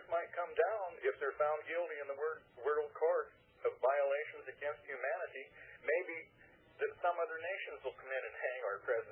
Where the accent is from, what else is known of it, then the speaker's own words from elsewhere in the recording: United States; because I'm an American